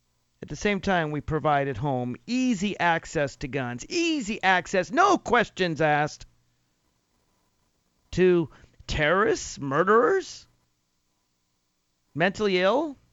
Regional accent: Nashville, Tennessee, United States; I'm originally from Tennessee, from Nashville, Tennessee.

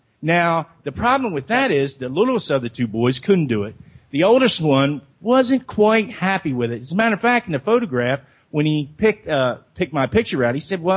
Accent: Cambridge, Maryland, United States; No, I'm from the Eastern Shore. I grew up in Cambridge, Maryland, a little small seaside town, where I was a commercial crabber all my life.

